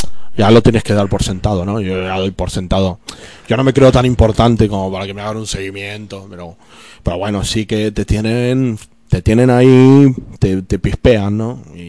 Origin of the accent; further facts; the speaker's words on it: Argentina; De donde yo vengo, pues el SIDE, el Servicio de Inteligencia del Estado de Argentina, pues tiene una ficha personal de cada uno.